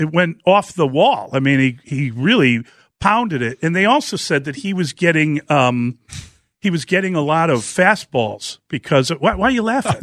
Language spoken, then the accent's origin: English; Chicago, Illinois, United States; I'm from Chicago. I get it.